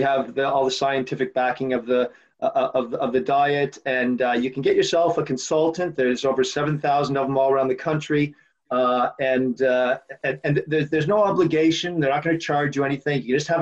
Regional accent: Canada; I'm Canadian

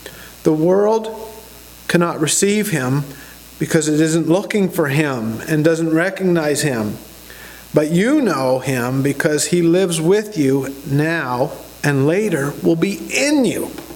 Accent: Saskatchewan, Canada; Where are you from? I'm from Saskatchewan, you know, so my home, and I was always mixed up in my head. Where is my home?

